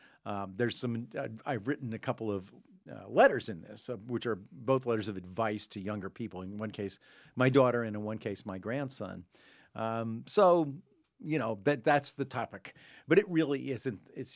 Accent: Armonk, New York, United States; I grew up in Armonk, New York, suburb of New York City. I was born in 47, grew up in the 50s and 60s there.

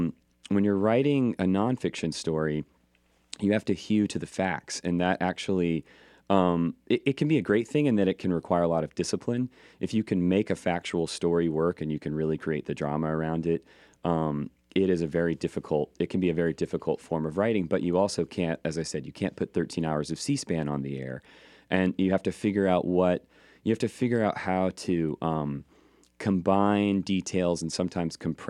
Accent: Georgia, United States; And I learned to tell stories growing up in Georgia, because people would sit around and tell stories.

